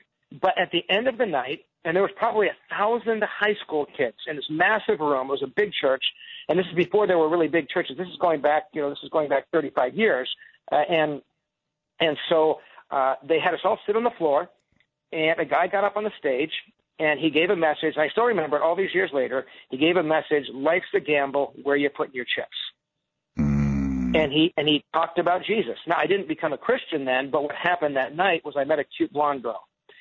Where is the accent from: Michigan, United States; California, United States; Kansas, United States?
California, United States; Orange County; because I grew up in Orange County, and I grew up in a completely non-church home, radically secular.